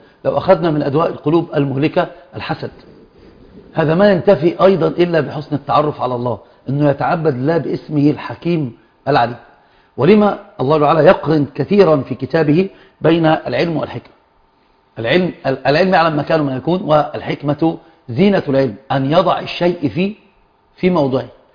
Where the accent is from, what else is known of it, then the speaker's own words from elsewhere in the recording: Egypt; لذلك العوام عندنا في مصر ماذا يقولون؟